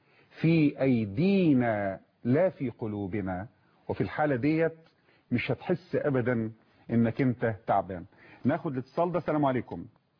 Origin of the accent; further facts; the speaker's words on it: Egypt; كلمة عندنا كمصريين بنقولها دايما ربنا يسهل،